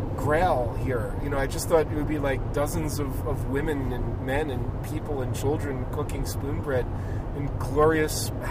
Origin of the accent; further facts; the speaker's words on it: New York, United States; I came from New York.